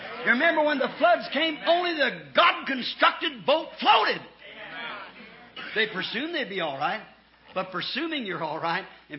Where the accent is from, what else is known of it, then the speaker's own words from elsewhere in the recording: Ireland; I said, first, being Irish, I thought I'd go down to the Irish church.